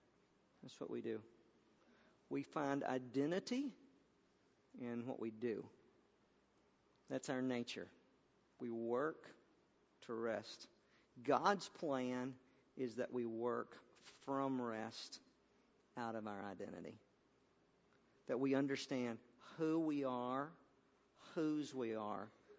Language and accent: English; Chicago, Illinois, United States; Well, we're from Chicago.